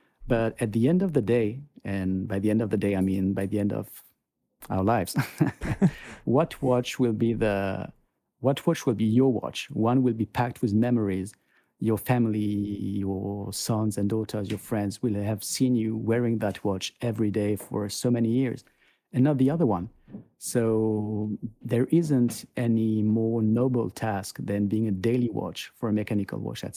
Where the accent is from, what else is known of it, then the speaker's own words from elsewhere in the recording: Grand Est, France; born there; English is a second language; I was born in Alsace, which is basically on the Swiss border.